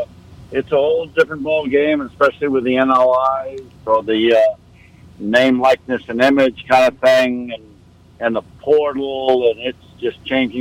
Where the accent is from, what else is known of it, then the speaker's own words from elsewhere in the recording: Plymouth, Massachusetts, United States; I started in Plymouth, Massachusetts, a good New England state, good New England town.